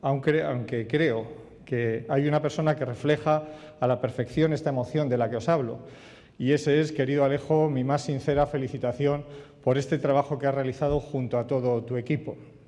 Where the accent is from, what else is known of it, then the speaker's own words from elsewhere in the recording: Community of Madrid, Spain; Como consejero, como médico, como madrileño y como español